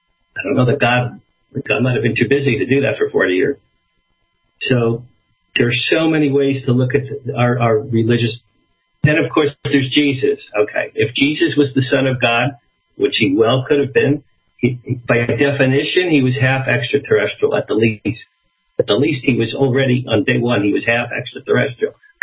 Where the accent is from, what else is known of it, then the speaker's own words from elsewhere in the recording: Asbury Park, New Jersey, United States; My parents were from Brooklyn. I'm from Asbury Park.